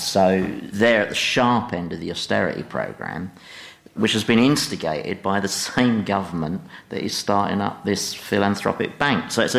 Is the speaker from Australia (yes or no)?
no; London, United Kingdom; But speaking as a Londoner, Londoners don't want to hear about these foul-mouthed fights taking place in lifts between the candidates.